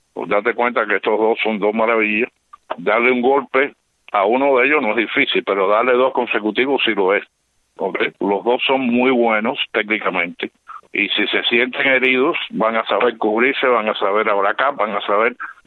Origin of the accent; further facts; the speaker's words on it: Cuba; Y yo como cubano